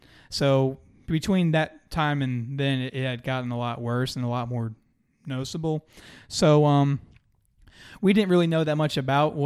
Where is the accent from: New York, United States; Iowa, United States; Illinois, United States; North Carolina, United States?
North Carolina, United States; Monroe; also born or lived in Charlotte; I was born in Charlotte, but I was actually raised here in this area of Union County in the Monroe, Wingate kind of area.